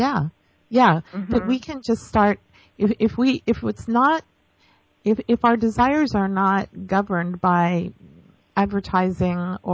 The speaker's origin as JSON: {"language": "English", "town": "Oakland", "region": "California", "country": "United States", "tie": "born there", "said": "I used to live in the San Francisco Bay Area. I was born in Oakland, California, and I've spent a lot of time there."}